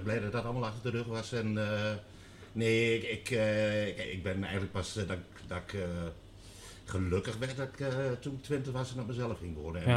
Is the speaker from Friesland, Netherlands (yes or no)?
no; Enschede, Overijssel, Netherlands; Ja, opgegroeid natuurlijk in Enschede.